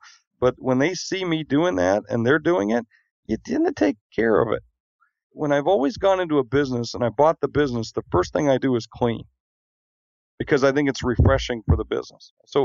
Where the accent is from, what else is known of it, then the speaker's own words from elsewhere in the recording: South Dakota, United States; I came from South Dakota, and there were a lot of people that were around me that you know, thought, well, importing or exporting is something we do to Iowa.